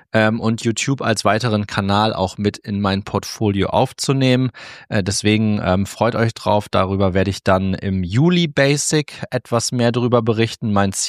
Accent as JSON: {"language": "German", "town": "Cloppenburg", "region": "Lower Saxony", "country": "Germany", "tie": "born or raised there", "said": "Ich bin am Mittwoch in meiner Heimatstadt Kloppenburg"}